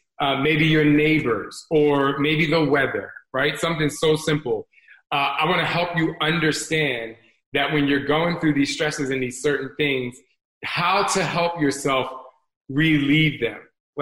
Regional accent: New Jersey, United States; I grew up in Jersey, we didn't see a lot of them.

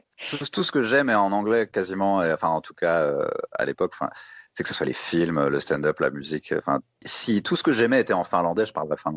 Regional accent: France; je suis français

